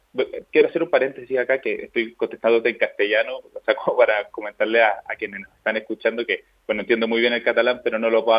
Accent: Chile; Es verdad que yo soy chileno

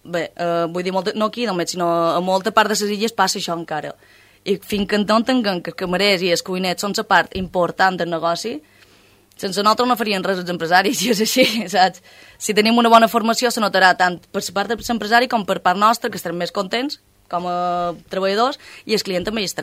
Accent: Balearic Islands, Spain; now in Formentera, Spain; jo per exemple som de Mallorca, el meu company també és de Mallorca, i vam arribar a Formentera

